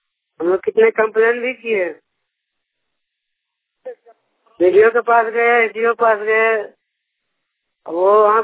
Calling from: Benipatti, Bihar, India; बोल रहे हैं और बेनीपट्टी थाना है, जिला मधुबनी है। हाँ, इसलिए हम कहते हैं कि मतलब हमारे गांव में जो है ना, हाँ हमारे जो मामदपुर पंचायत है उस पंचायत में मतलब शौचालय कुछ नहीं है।

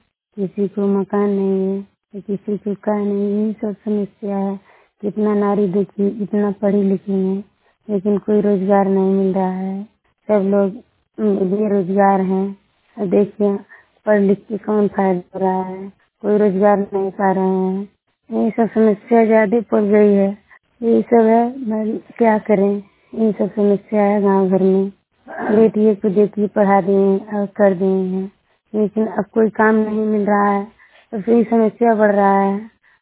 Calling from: India; जिले महाराजगंज से, बिरजमानगंज ब्लॉक से, मौलानी ग्राम सभा से

